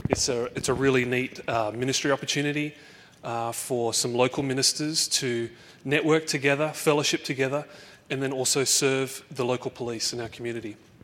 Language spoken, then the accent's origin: English; Australia; I've got no military background. I'm Australian